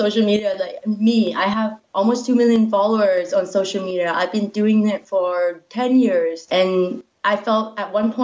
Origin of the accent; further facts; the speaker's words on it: Prince Rupert, British Columbia, Canada; also born or lived in Edmonton / Calgary / Toronto / Vancouver; Yeah, I spent most of my childhood in Prince Rupert, though.